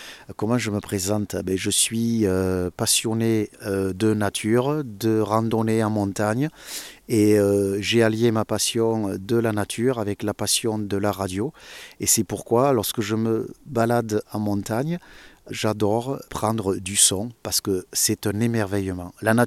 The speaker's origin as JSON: {"language": "French", "region": "Occitanie", "country": "France", "said": "je suis originaire de l'Aveyron. Et puis, progressivement, j'ai fait mes études à Toulouse"}